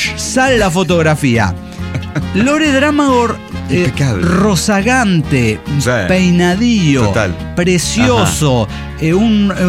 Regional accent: Chiapas, Mexico; Soy de Chiapas, México.

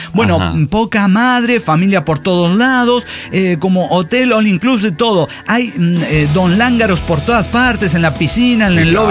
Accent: Reynosa, Tamaulipas, Mexico; Soy de Reynosa, Tamaulipas, y estoy casándome con mi patrona en Punta Mita, Nayarit.

